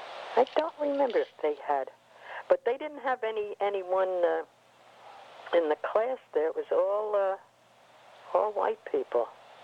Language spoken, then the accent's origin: English; New York, United States; I didn't know, I come from New York, and I didn't realize that it was segregated down there.